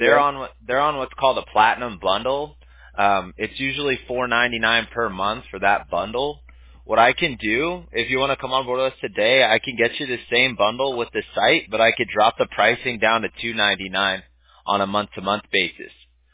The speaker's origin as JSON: {"language": "English", "town": "Huntington Beach", "region": "California", "country": "United States", "said": "I'm from the Huntington Beach area."}